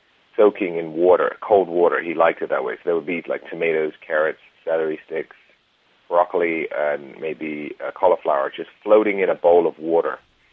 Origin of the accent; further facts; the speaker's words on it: Bath, South West England, United Kingdom; So I'm from England. I grew up in England, in Bath, a little Roman town. I've traveled the world, though